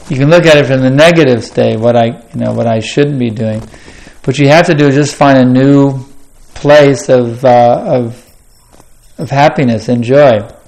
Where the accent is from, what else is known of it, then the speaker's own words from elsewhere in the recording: United States; I've mixed so freely with men growing up in American culture